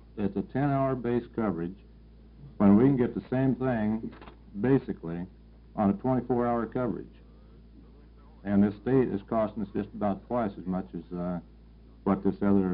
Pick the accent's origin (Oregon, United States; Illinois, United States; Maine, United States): Oregon, United States; Springfield; from Springfield, Oregon.